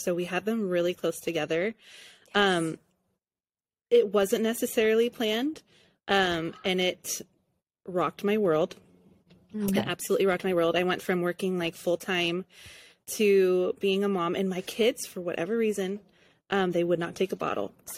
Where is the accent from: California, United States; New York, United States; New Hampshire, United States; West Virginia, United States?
California, United States; Santa Clarita; I am from Santa Clarita.